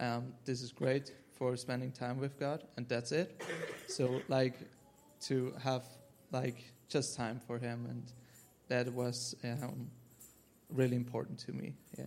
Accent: Switzerland; I'm from Switzerland

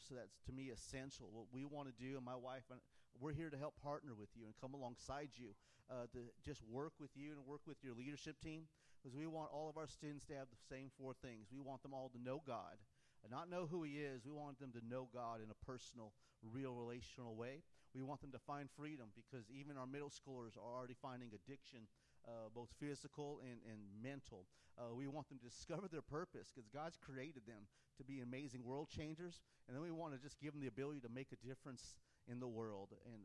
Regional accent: California, United States; now in Georgia, United States; We love living by the ocean because we are from California.

